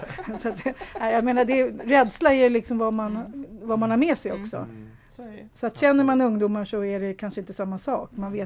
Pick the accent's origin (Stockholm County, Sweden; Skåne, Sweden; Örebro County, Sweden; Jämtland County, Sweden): Stockholm County, Sweden; Tyresö; born there; Vi är födda i Tyresö.